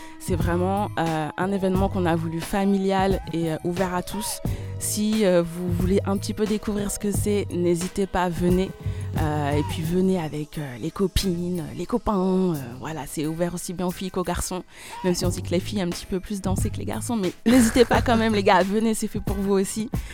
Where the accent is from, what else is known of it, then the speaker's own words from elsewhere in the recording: Marie-Galante, Guadeloupe, France; parce que du coup je viens de Marie-Galante